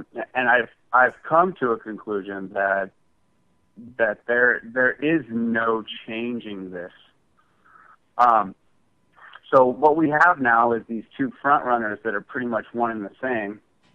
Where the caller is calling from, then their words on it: Fresno, California, United States; I'm from Fresno.